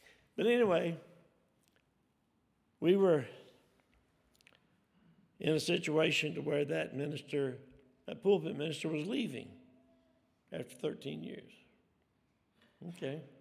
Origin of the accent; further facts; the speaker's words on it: Selma, Alabama, United States; the hometown I grew up in Selma, Alabama. Well, I grew up in the country, actually worked on the farm